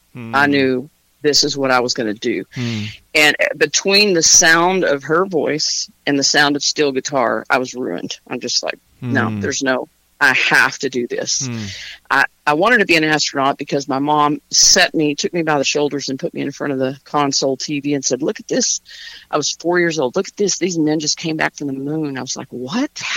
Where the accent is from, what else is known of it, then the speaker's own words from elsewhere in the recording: Texas, United States; also born or lived in Nashville / Los Angeles; now in Franklin, United States; Born and raised in Texas. Yes. Went out to Nashville in the mid '90s and have been in and out. I was in L.A. for a little bit, back in Texas a little while, and then came back to Franklin about 2014